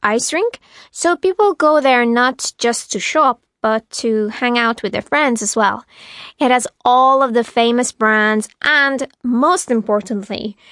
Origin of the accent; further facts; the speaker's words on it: Romania; English is a second language; I'm from Romania, so I think we live in a pretty international house.